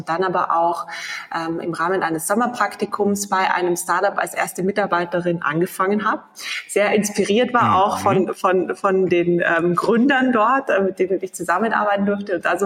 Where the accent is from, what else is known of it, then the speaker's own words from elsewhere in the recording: Trentino-Alto Adige, Italy; now in Munich, Germany; Ich fange mal chronologisch an. Ich komme ursprünglich aus Südtirol, aus einem sehr kleinen Dorf. Okay. Und dann hat es mich aber fürs Studium in die weitere Welt verschlagen.